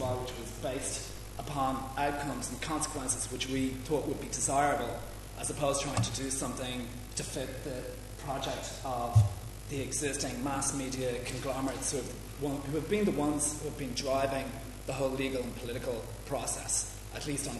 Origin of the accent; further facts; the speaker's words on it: Dublin, Leinster, Ireland; I grew up in Dublin.